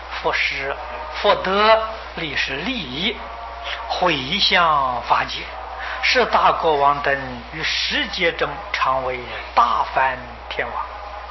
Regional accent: China; 这个地势就是忉利天主。我们中国人称为玉皇大帝

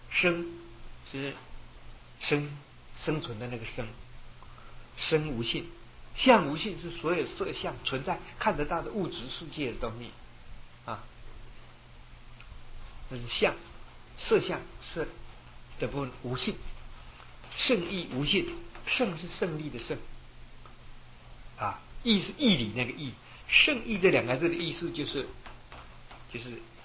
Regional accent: China; 恻隐哈，在我们中国人表现恻隐，跟爱斯基摩人表示恻隐是不一样的

